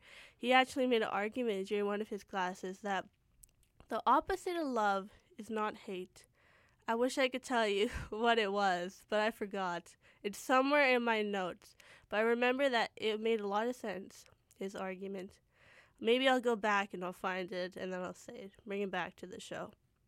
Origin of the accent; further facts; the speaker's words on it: Canada; born there; I speak the Punjabi language, I write the Punjabi language, it's my second language because I was born here in Canada.